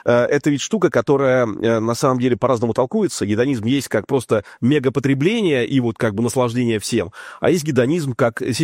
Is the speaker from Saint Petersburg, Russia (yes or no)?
yes; Saint Petersburg, Russia; Я как петербуржец отношусь к Москве неоднозначно